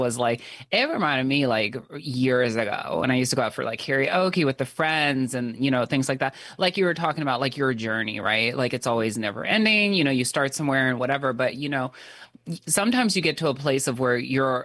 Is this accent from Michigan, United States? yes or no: no; Virginia, United States; growing up in Northern Virginia